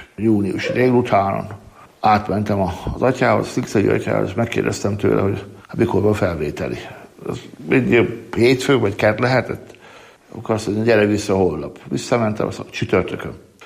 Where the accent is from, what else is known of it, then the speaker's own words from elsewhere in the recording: Borsod-Abaúj-Zemplén, Hungary; Miskolcvárló Halsányból származom, egy 3000 lelkes településről, vegyes hallású település, mert kétharmada katolikus, egyharmada református, akkor nem volt óvoda. Tehát én nagyszülőknél nőttem fel tulajdonképpen.